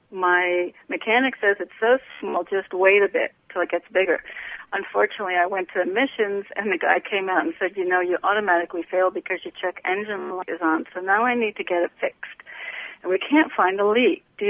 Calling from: Connecticut, United States; from Connecticut.

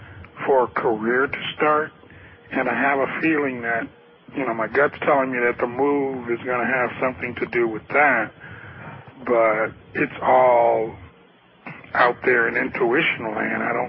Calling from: Pennsylvania, United States; Pennsylvania. We've talked before.

